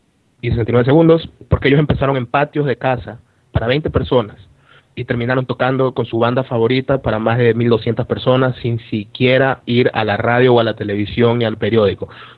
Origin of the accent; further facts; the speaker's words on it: Ecuador; Es el común denominador de los músicos en mi país.